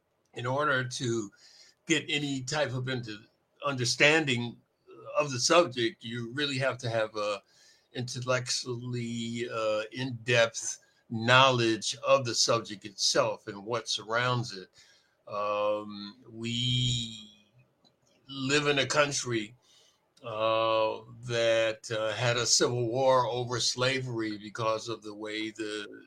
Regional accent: Milwaukee, Wisconsin, United States; born there; But when I was born in Milwaukee, for instance, my dad was from Mississippi, and he came to Milwaukee right after the war

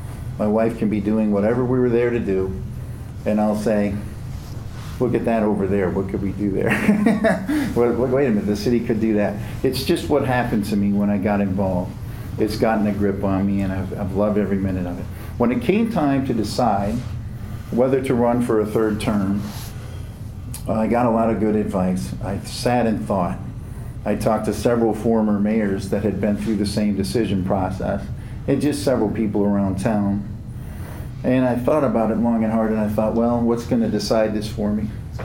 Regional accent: Richland Center, Wisconsin, United States; Richland Center hooked me in. And I'll be honest with you, I got offended because I came home to a town that spoke poorly ab

